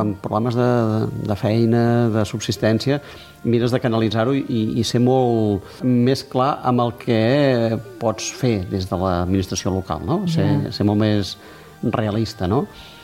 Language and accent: Catalan; Sant Celoni, Catalonia, Spain; la gent de Sant Soni a vegades ens en donàvem una mica de vergonya